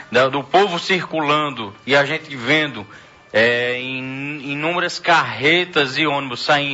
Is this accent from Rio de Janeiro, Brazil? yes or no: no; Santa Cruz do Capibaribe, Pernambuco, Brazil; Pense num povo guerreiro, é o povo da minha terra, da capital da moda, Santa Cruz do Capibaribe.